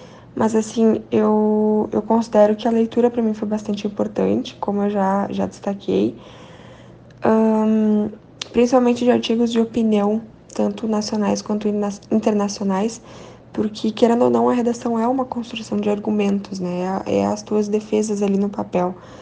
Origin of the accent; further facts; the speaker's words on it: Maravilha, Santa Catarina, Brazil; eu comecei a minha trajetória como estudante aqui em Maravilha, Santa Catarina, onde os meus pais moram e onde eu nasci.